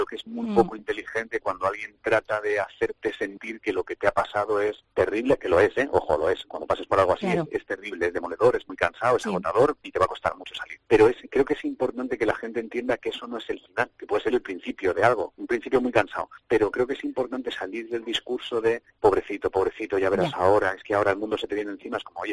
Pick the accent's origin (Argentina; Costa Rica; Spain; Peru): Spain; Madrid, Community of Madrid; Yo vengo de Madrid.